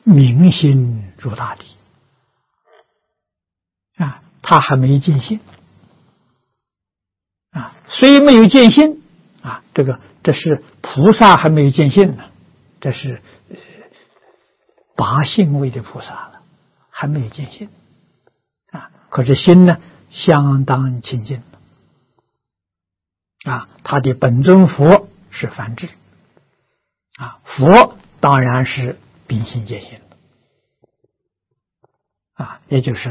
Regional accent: China; 我们中国人习惯称善恶，印度人习惯呢称黑白。

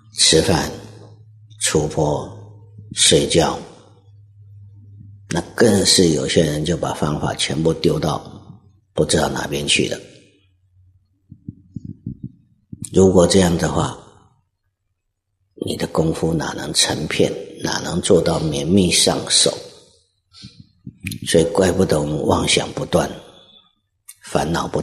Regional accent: Taiwan; 我们台湾比较有的就是豆腐乳啊，

